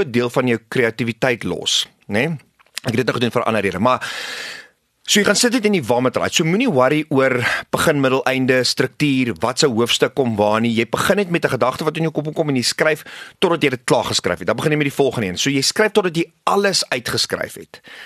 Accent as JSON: {"language": "Afrikaans", "town": "Pretoria", "region": "Gauteng", "country": "South Africa", "tie": "born or raised there", "said": "So, ek het groot geword in Pretoria."}